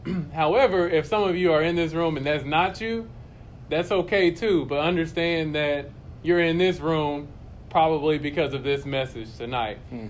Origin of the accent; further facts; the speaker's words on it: Denton, Texas, United States; Okay, so I'm from Denton, Texas. For those of y'all who don't know, it's about 35 minutes north of Dallas.